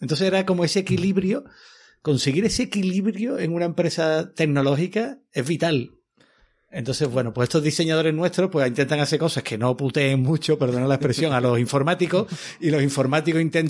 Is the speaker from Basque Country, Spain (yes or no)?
no; Seville, Andalusia, Spain; Y yo era scout de pequeño allí en Sevilla